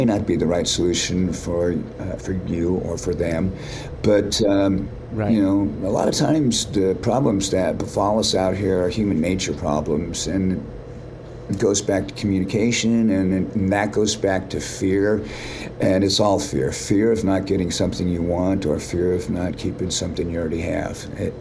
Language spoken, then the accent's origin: English; Huntington Beach, California, United States; we're two guys from Huntington Beach that got really blessed.